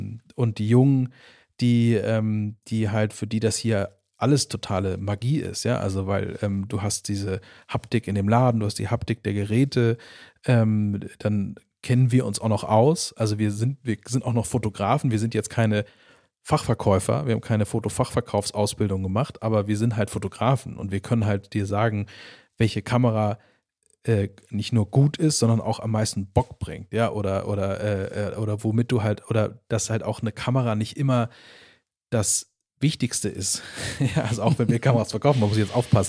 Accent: Hamburg, Germany; born there; ich bin auch gebürtiger Hamburger.

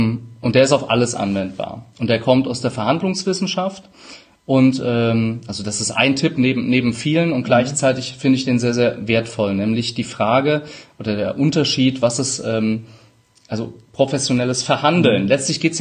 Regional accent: Rhineland-Palatinate, Germany; ich bin Pfälzer, manchmal SCH statt CH.

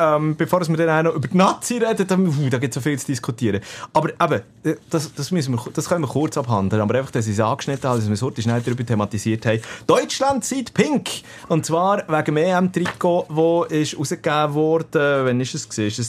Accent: Switzerland

